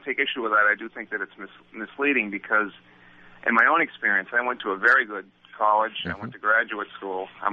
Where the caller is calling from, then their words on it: Boston, Massachusetts, United States; I'm calling from the Boston area.